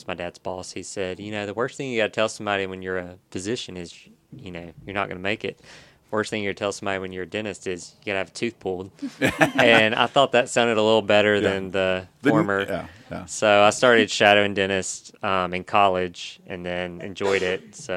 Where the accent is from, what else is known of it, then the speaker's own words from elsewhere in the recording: Pleasant Grove, Alabama, United States; So, I grew up next door in Pleasant Grove.